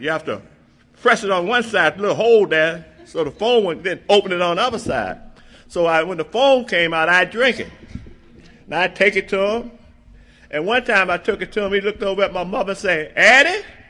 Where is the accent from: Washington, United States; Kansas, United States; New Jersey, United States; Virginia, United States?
Virginia, United States; Alexandria; born there; I was born in Alexandria, Virginia, and I'm glad I got people up front here to keep me honest.